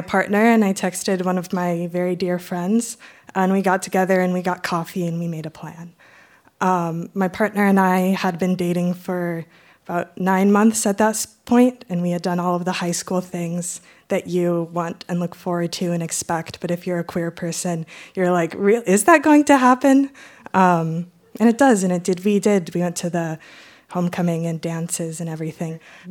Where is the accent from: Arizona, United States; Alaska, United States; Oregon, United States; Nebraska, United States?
Nebraska, United States; Omaha; because I come from Omaha, Nebraska, which is a small, medium-sized city in Nebraska, and we have one.